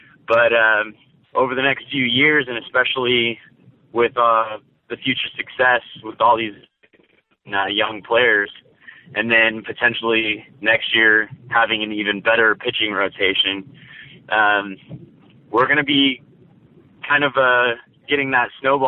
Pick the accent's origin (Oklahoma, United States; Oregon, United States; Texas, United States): Oklahoma, United States; I'm from Oklahoma.